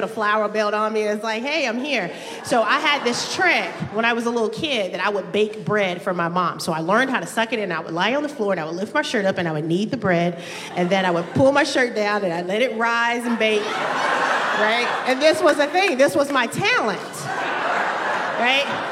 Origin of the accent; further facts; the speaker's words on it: Bessemer, Alabama, United States; So growing up in Bessemer, Alabama, and that being my hometown, I've always heard, really, you're from Bessemer?